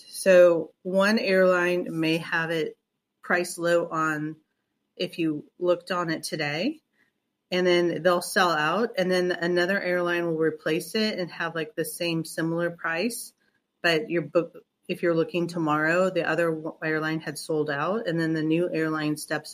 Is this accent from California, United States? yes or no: yes; California, United States; And I'm from California. I'm now, it seems like, on this Eastern Standard Time zone.